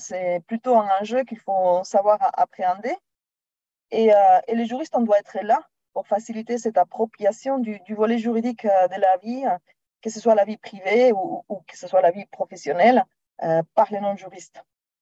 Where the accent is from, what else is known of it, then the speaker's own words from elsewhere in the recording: Spain; French is a second language; je profite pour m'excuser de mon petit accent. Je suis de nationalité espagnole, d'origine espagnole, et il n'y a pas moyen de m'en défaire de cet accent.